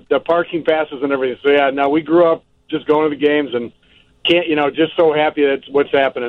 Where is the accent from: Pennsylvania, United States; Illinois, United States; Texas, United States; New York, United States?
Illinois, United States; Chicago Heights; I grew up in Chicago Heights. I live on the far, you know, northern part of the state now.